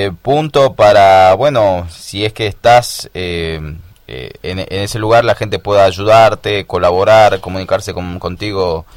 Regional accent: Tartagal, Salta, Argentina; soy un ciudadano de Tartagal y esperaba, soy de Tartagal y esperaba

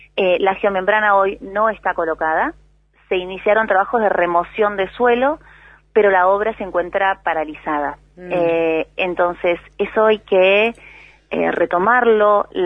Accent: Esquel, Chubut, Argentina; Nací y me crié en Esquel, y sí, bueno, eso genera un amor distinto, ¿no?

